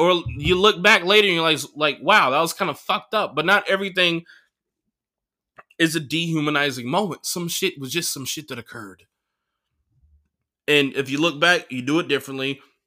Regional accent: United States; I'm not Mexican. I'm not American. I'm Chicana, UC Berkeley.

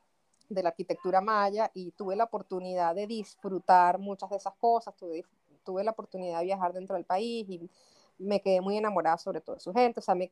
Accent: Venezuela; yo sinceramente considero que soy migrante desde que nací, porque soy hija de migrantes. Crecí en Venezuela siendo hija de padres colombianos, sin embargo, pues toda mi vida la hice en Venezuela

